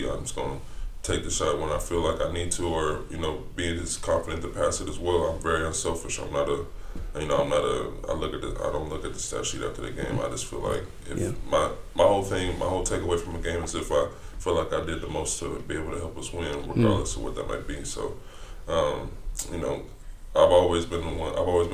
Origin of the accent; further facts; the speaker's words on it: Oklahoma, United States; I went to OU so I could stay home. I'm from Oklahoma.